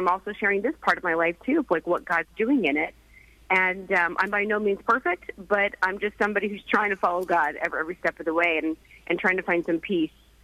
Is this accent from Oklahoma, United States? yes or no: yes; Oklahoma, United States; And I was personally born and raised in Oklahoma on a farm.